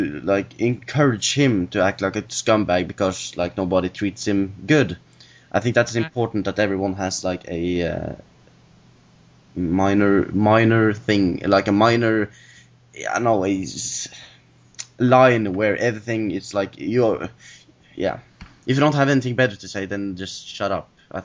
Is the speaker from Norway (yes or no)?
yes; Norway; Well, I come from Norway